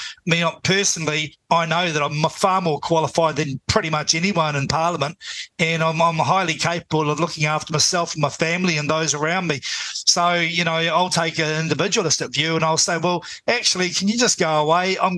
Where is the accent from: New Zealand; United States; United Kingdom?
New Zealand; Napier, Hawke's Bay; Gabrielle was a tale of two cities, Hastings, which had electricity all the way through, and my hometown, Napier, which didn't.